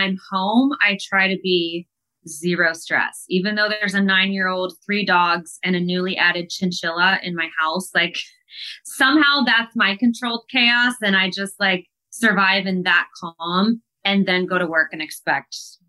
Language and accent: English; Columbus, Ohio, United States; I saw that AEW was coming to Columbus, which is my hometown.